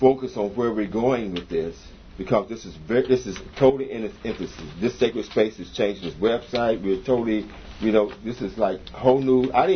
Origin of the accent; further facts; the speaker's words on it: Midwest, United States; You know, because I come from the Midwest, it was a big deal.